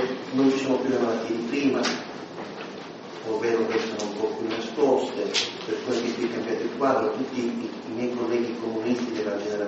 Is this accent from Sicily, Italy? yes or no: yes; Sicily, Italy; io non sono lombardo, vengo dalla Sicilia, dalla terra di Sicilia